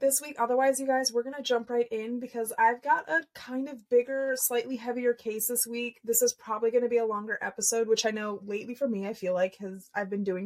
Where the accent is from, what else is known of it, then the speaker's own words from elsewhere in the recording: Nebraska, United States; growing up in Nebraska my whole life